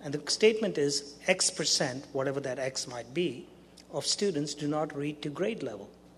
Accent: India; moved away; I come from India originally. My first year that I was here, 30-odd years ago

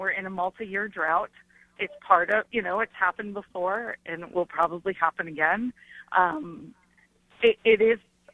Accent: New York City, New York, United States; moved away; I'm originally from New York City, and I moved out here about 13 years ago.

